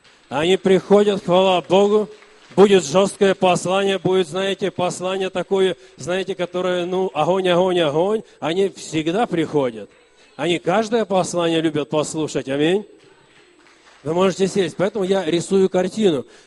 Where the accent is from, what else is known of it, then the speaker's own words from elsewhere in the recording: Moldova; я человек с Молдавии. Я родился в деревне, где нету села, ну, нету асфальта. Село не асфальтированное.